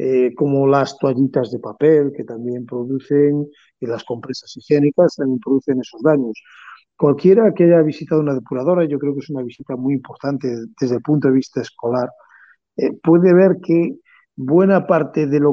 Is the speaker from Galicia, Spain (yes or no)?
yes; Galicia, Spain; Yo soy gallego y en las playas gallegas es fácil encontrar un elemento plástico que está con las redes de pesca